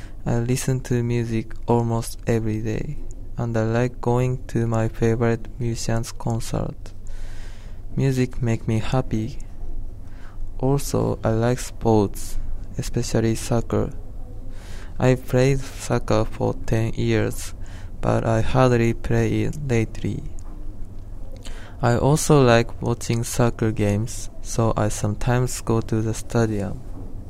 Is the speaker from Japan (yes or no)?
yes; Yokohama, Kanagawa, Japan; I'm from Yokohama, but I live in Machida, near to Oberlin University.